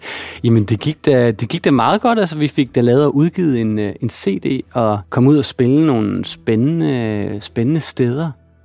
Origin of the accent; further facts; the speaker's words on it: Randers, Central Denmark Region, Denmark; Jeg er født og opvokset i Randers